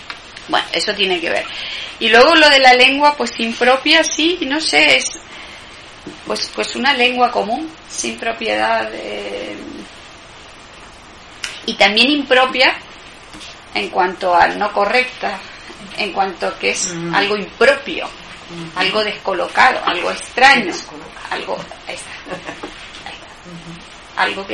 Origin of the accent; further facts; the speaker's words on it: Argentina; accent: Argentine; first language Argentine Spanish; Pero me di cuenta que al escribir tenía que volver a mi lengua materna, y parece muy parecido, el argentino y el español parecen la misma lengua